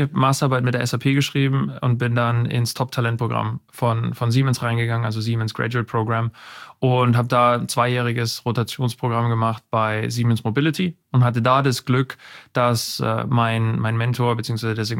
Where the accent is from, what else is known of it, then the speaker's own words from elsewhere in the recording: Bavaria, Germany; Ich bin ein Bayer, auch wenn man es nicht so sehr hört. Genauer genommen Oberpfälzer.